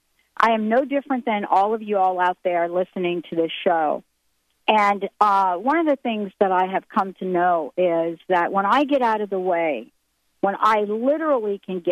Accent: New York, United States; also born or lived in New Jersey; This is what I know about growing up in New York and New Jersey.

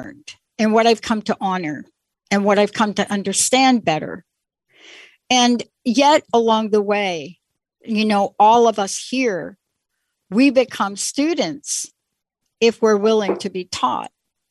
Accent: New York City, New York, United States; I'm a girl from New York City. I grew up in the Bronx. I know you're laughing, right?

